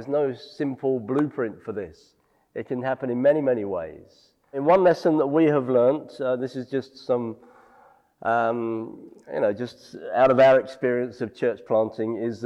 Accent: London, United Kingdom; It's not that I come from London. I come from a city.

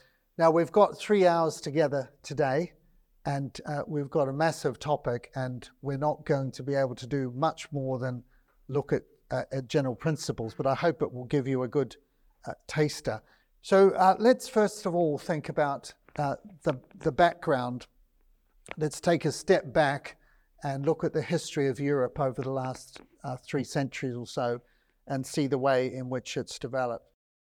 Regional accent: New Zealand; moved away as an adult; now in United Kingdom; of my background, I come from New Zealand originally.

